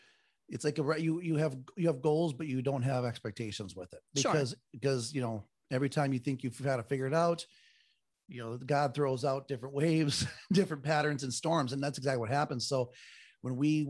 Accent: Minneapolis, Minnesota, United States; when I was a kid, growing up in Minneapolis, Minnesota area, we grew up very poor.

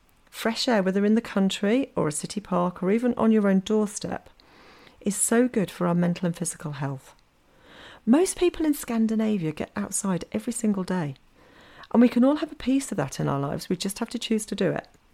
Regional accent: United Kingdom; now in Norway; as a unique family in Norway, because I'm British and my partner's Norwegian, so we have a kind of combination of cultures.

